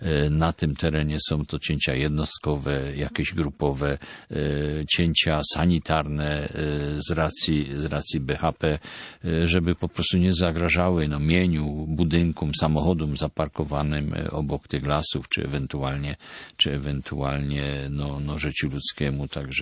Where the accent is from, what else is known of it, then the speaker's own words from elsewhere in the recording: Upper Silesia, Poland; w moim terenie, skąd pochodzę, kwestia Górnego Śląska